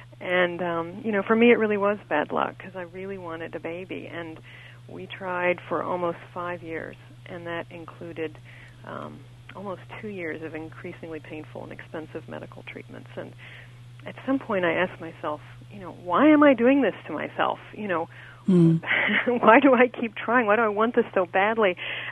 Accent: Washington, District of Columbia, United States; when I looked at the Pentagon in my hometown of Washington, D.C.

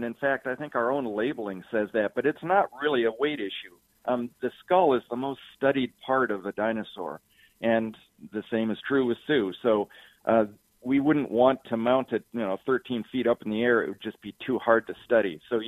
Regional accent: Winnetka, Illinois, United States; I grew up in Winnetka, the northern suburb of Chicago, and my mother bought me the obligate bag of plastic dinosaurs and dinosaur books, took me to Field Museum

